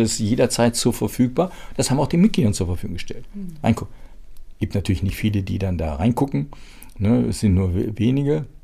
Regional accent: North Rhine-Westphalia, Germany; Also ich komme aus dem Kölner Raum.

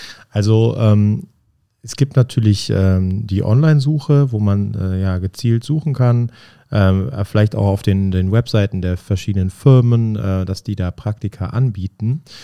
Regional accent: Olpe, North Rhine-Westphalia, Germany; bei der Polizei bei uns in Olpe, da wo ich herkomme.

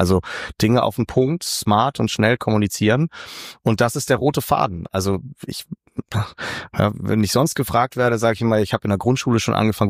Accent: Hamburg, Germany; Ich bin in Hamburg aufgewachsen und das Dilemma an Hamburg ist, es ist ja die schönste Stadt der Welt

